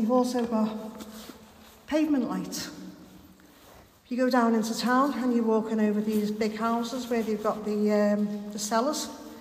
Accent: Liverpool, North West England, United Kingdom; I born and bred in Speke.

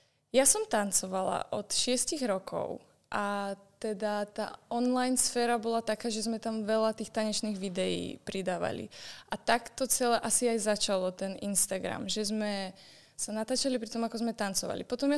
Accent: Žilina Region, Slovakia; Nie, pretože som z Kysuce.

